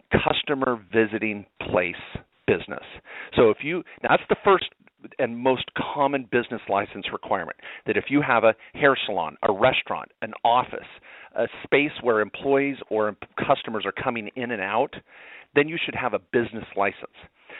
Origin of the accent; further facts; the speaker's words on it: Eugene, Oregon, United States; born there; I was born in Eugene, Oregon, and, of course, went to law school in Oregon.